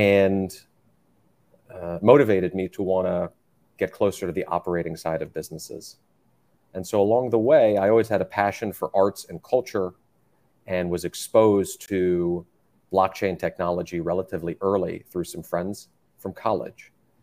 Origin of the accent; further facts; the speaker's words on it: New York, United States; I grew up in New York and started my career in Washington, D.C.